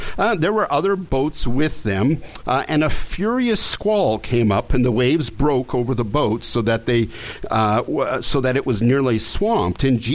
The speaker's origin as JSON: {"language": "English", "country": "Canada", "said": "I mean, I came from Canada. I mean, my folks would have loved to come."}